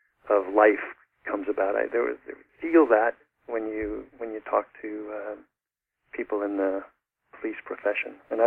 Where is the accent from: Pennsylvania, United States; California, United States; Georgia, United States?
California, United States; San Francisco; And I grew up in San Francisco and went to high school